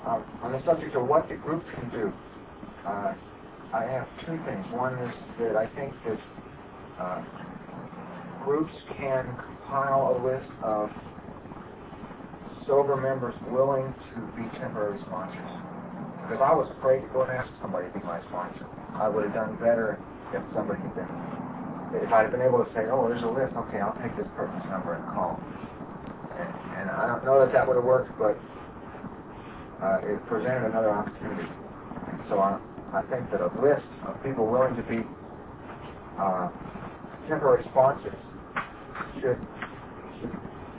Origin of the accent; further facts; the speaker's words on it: California, United States; I'm a tour guide. I'm from California.